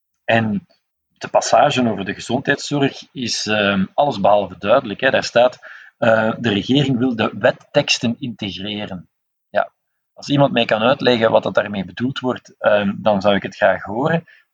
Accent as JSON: {"language": "Dutch", "region": "Flanders", "country": "Belgium", "said": "Wij moeten eigenlijk tevreden zijn als Vlamingen met een paar symbolen"}